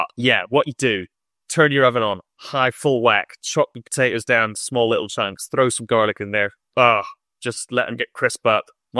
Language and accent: English; United Kingdom; What did we do as British people? What did we do for food?